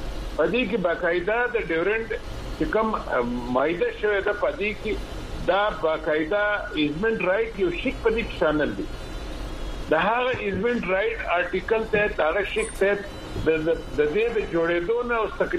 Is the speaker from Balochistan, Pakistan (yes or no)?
yes; Chaman, Balochistan, Pakistan; زه د چمن اوسیدونکی یم.